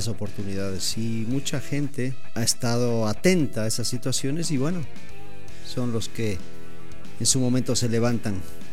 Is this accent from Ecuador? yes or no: yes; Ibarra, Imbabura, Ecuador; born there; Yo nací en Ibarra en 1968. Para que yo nazca en Ibarra, mi papá y mi mamá se tuvieron que conocer. Mi papá guayaquileño, mi mamá ibarreña.